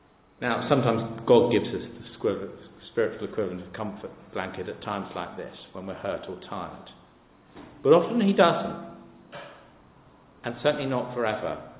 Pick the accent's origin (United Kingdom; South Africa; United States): United Kingdom; We're British, after all.